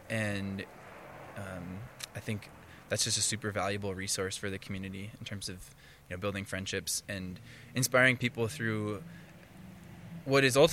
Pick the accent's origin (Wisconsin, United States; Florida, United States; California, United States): Wisconsin, United States; So I'm a Midwest boy. I grew up in Wisconsin, and believe it or not, my high school had a climbing team.